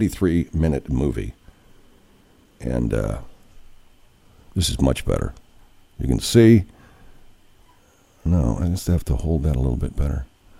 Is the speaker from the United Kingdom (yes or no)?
yes; England, United Kingdom; Yes, I am English.